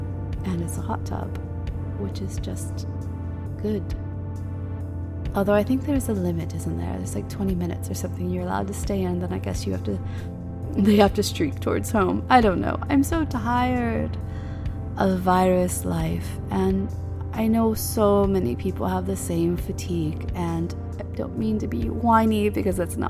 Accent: United States; now in United Kingdom; I know I sound like an American. I am an American. Actually, I'm a dual citizen of America and a European country. And I also live in the UK.

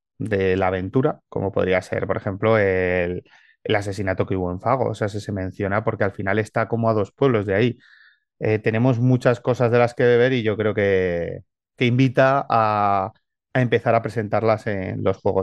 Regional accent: Aragon, Spain; Yo he barrido mucho para casa y creo que he dejado mucho de mi pasión por mi tierra en las líneas de la aventura.

